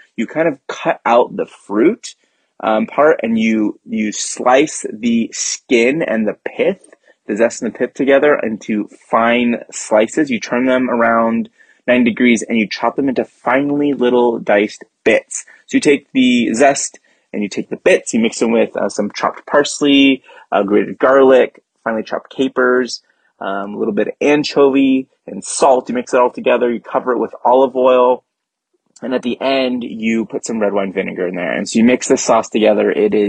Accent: California, United States; I am from the San Francisco Bay Area.

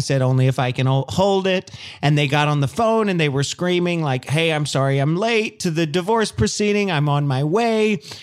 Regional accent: New Mexico, United States; I grew up in New Mexico. I love green chilies.

